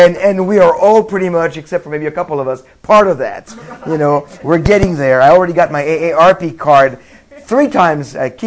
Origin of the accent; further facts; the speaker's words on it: Brooklyn, New York, United States; as some people say, I come from the Holy Land, Brooklyn.